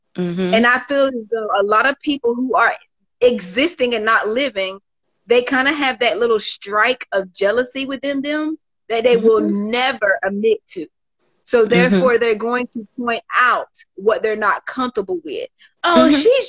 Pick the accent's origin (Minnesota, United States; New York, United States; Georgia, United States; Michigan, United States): Georgia, United States; Dublin; even though I am from Dublin